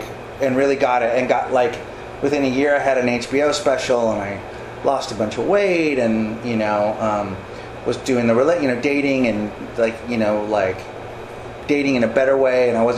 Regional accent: Ross, California, United States; up in Ross. I went to Redwood High School.

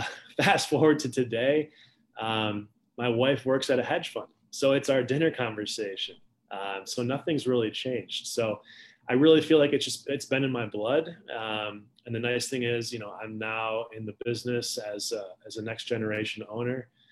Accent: Chicago, Illinois, United States; Born and raised in Chicago. My family and I run a wealth management firm just outside of the city.

